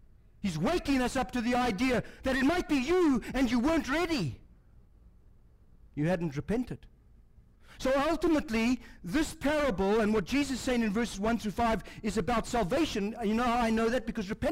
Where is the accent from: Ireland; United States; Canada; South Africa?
Ireland; I know that. I'm Irish.